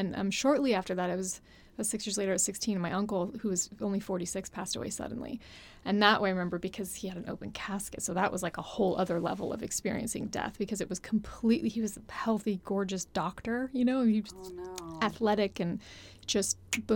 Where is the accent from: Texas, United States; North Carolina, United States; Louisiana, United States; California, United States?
California, United States; San Jose; My family grew up in San Jose. I was born in San Jose. So Bay Area, definitely.